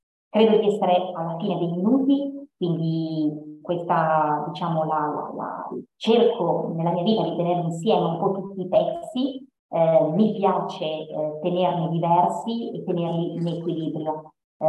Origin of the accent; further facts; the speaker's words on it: Turin, Piedmont, Italy; Io ho quasi 40 anni, sono nata a Torino. E cresciuta principalmente qui, a parte due esperienze in Germania e un anno di servizio civile in Mali.